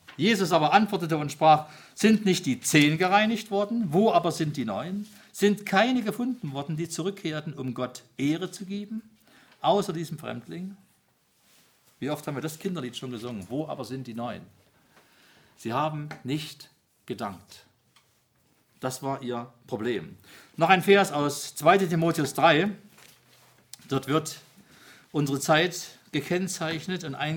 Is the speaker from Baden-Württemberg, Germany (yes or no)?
no; Saxony, Germany; ich komme ja aus Sachsen